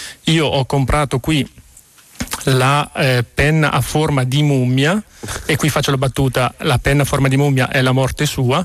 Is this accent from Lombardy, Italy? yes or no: yes; Lombardy, Italy; No, sono brianzolo.